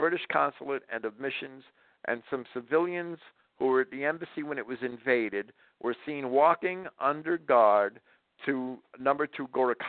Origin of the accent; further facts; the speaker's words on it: New Jersey, United States; I grew up in New Jersey, and you know, we always read the New York newspapers, and you watch all the New York.